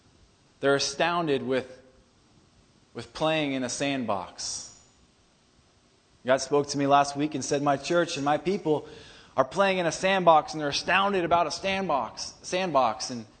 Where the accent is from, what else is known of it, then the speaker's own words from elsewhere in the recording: Anchorage, Alaska, United States; I remember when I was younger, I came from Anchorage.